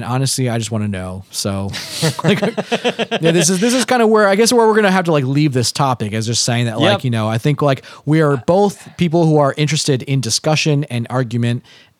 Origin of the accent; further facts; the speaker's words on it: United States; born there; I was born in America, which is this great melting pot.